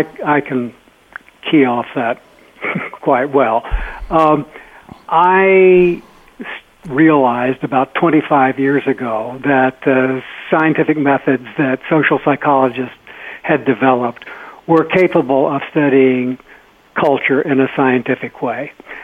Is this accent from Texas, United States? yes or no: yes; El Paso, Texas, United States; Well, it's a Southwesterner. I'm from El Paso.